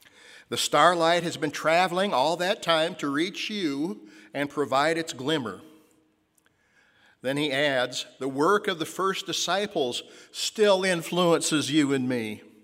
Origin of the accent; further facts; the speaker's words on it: Iowa, United States; I apologize for my home state of Iowa